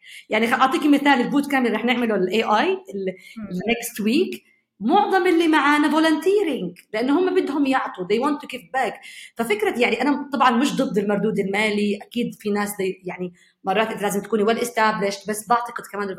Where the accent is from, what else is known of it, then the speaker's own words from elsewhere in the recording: Nablus, West Bank, Palestine; مش امن ان ارجع على مدينتي اللي هي نابلس